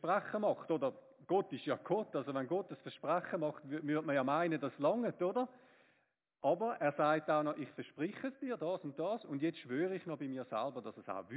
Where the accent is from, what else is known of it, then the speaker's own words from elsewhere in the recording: Switzerland; wir sind wahrscheinlich alle ein bisschen überversichert als Schweizer.